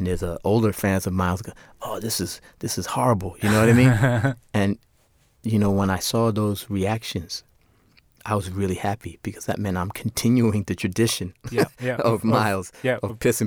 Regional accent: New York, United States; So, of course, I choose aggressive, you know, because I'm from New York.

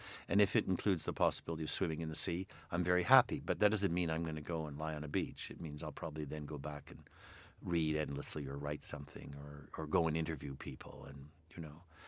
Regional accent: Canada; as a Canadian

